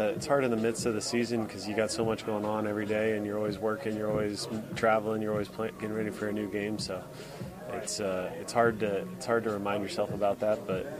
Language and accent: English; San Diego, California, United States; Well, I grew up in San Diego, so a lot of Padre greats.